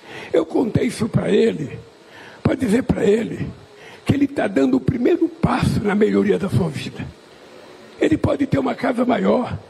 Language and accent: Portuguese; Pernambuco, Brazil; moved away; also born or lived in São Paulo; quando eu vim de Pernambuco, que eu fui morar em São Paulo, num bairro chamado Vila Carioca, quase divido com São Caetano, onde tem a estação de trem lá em São Caetano, no Ipiranga. Eu fui morar numa casa.